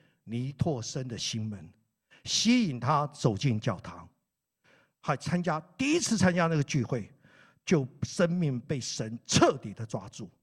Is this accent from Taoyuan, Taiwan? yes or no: no; Keelung, Taiwan; 我是在台湾长大，住在基隆